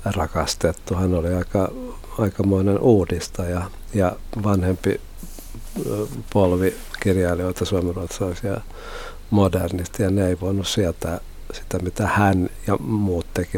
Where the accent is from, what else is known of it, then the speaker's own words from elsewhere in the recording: Loviisa, Uusimaa, Finland; also born or lived in Espoo; Ja mä oon itse Loviisasta, tai mä oon oikeastaan Espoosta, mutta mä kävin koulun ja Loviisassa